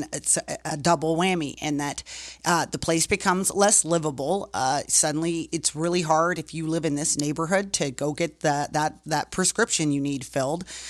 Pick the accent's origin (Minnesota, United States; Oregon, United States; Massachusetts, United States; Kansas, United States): Oregon, United States; Yeah, just on a personal note, I grew up in Oregon, outside of Portland